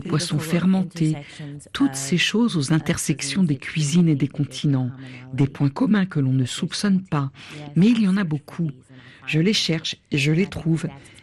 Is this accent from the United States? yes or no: yes; Philadelphia, Pennsylvania, United States; French is a second language; now in Houston, United States; Je suis originaire de Pennsylvanie, de Philadelphie.